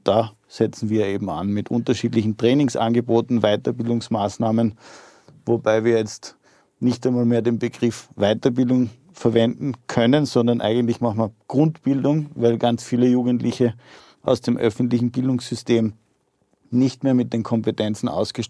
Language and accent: German; Graz, Styria, Austria; Ich bin Geschäftsführer der Firma Intellexi, bin aus Graz, 42 Jahre alt, Vater von 3 Kindern